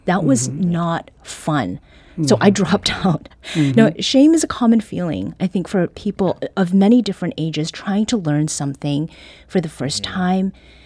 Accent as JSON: {"language": "English", "country": "Canada", "tie": "born there", "first_language": "Korean", "second_language": "English", "said": "I was born in Canada. I spoke only Korean when I entered kindergarten"}